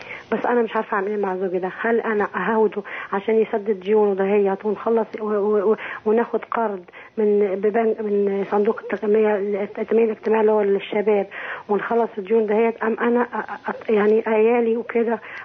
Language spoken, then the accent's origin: Arabic; Alexandria, Alexandria Governorate, Egypt; من الإسكندرية